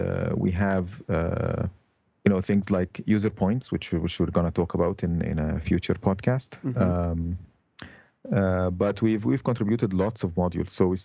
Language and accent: English; Alexandria, Alexandria Governorate, Egypt; now in Canada; I'm originally from Alexandria, Egypt, but I've been living in Canada for a long time now.